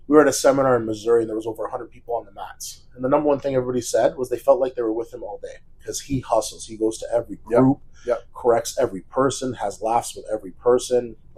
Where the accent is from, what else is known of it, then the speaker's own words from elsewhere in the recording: Toronto, Ontario, Canada; okay, so yeah, I was born and raised downtown Toronto and then moved up to the Jane and Finch area.